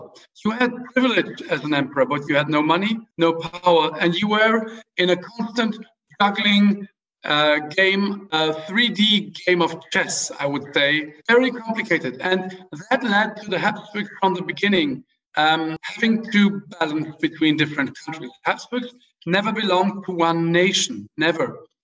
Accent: Hungary; first language German; English is a second language; I became Hungarian again. But I spent most of my life outside of Hungary, and my first language was German. I had to relearn Hungarian to become ambassador

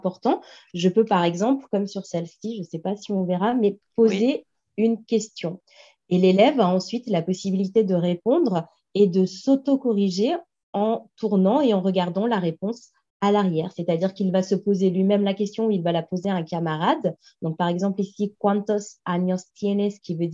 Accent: France; comme j'ai grandi en France

